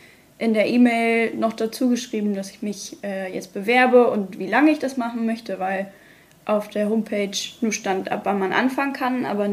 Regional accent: Wietzen, Lower Saxony, Germany; aus Wietzen. Das ist so ziemlich genau zwischen Bremen und Hannover. Ich bin 20 Jahre alt

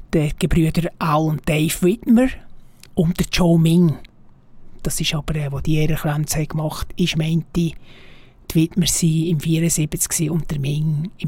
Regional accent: Bern, Switzerland; Ich bin selber als Bergbauernbub im Berner Oberland aufgewachsen

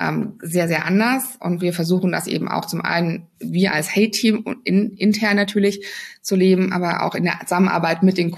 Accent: Germany

